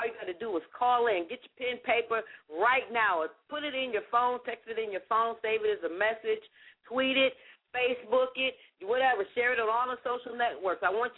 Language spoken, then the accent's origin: English; Newburgh, New York, United States; And, of course, I'm from Newburgh. We always got room for one more.